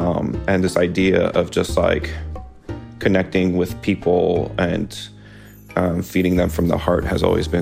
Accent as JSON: {"language": "English", "town": "Los Angeles", "region": "California", "country": "United States", "tie": "born or raised there", "said": "I'm a native Angeleno. I grew up in East LA. My mom is from Mexico and my dad's from Argentina."}